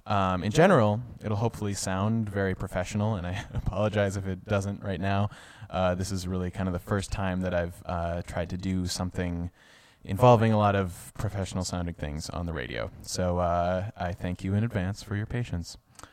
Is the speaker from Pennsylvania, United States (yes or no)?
no; Minneapolis, Minnesota, United States; I grew up in Minneapolis, Minnesota. Because that's a city in the Midwest, most people I met when I first came to college assumed I was from some sad, tiny little town in the middle of nowhere